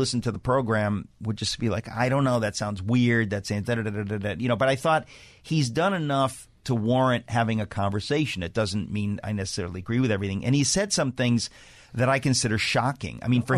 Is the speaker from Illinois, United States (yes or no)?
no; Danbury, Connecticut, United States; 2 days later, she played in Danbury, Connecticut. That's my hometown.